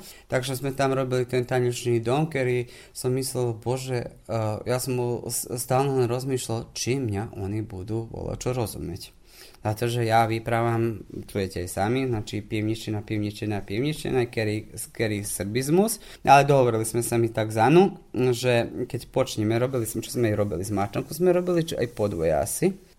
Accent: Vojvodina, Serbia; že sme Slováci ze Srbska, ale najvyššie, čo všetci boli to, keď nás oni oslova Srbi. OK, to je pravda, tu sme sa narodili

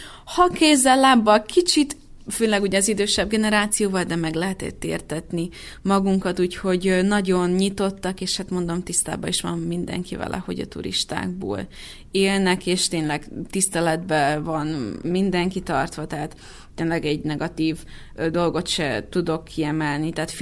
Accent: Serbia; És akkor én mondom, hogy én Szerbiából jöttem, de én mindig kihangsúlyozom azt is, hogy én magyar vagyok.

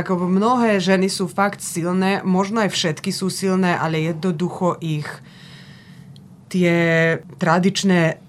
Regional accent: Serbia; čo môžeme vlastne toto vidieť aj, že je prítomné aj u nás v Srbsku

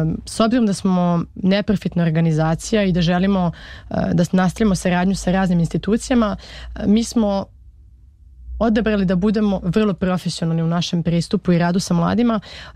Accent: Serbia; now in France; Pogotovo mi iz Srbije uvek volimo da pitamo jedne druge, a odakle si, i da vidimo da li imamo neke zajedničke prijatelje i poznanike. Tako da kada sam se preselila u Francusku

